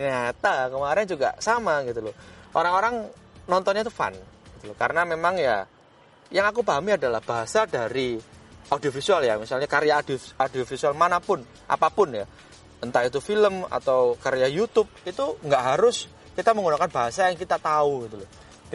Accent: East Java, Indonesia; Jadi kan saya dari Jawa Timur, tuh.

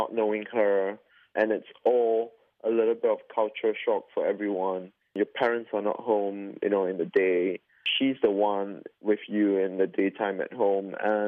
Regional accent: Singapore; my observation of family, my observation of childhood, my observation of growing up in Singapore in the 90s.

